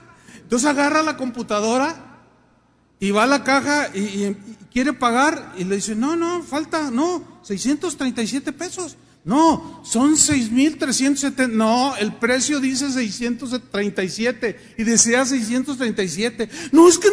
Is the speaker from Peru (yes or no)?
no; Mexico; hubo un tiempo en que a mí me daba vergüenza decir que era mexicano. Decía, no, soy salvadoreño.